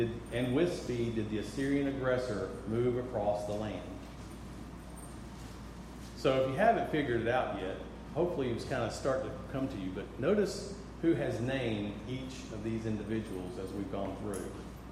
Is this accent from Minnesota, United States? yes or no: no; Arkansas, United States; I'm from Arkansas. And you'll have to pardon me for the pronunciation of this man's name.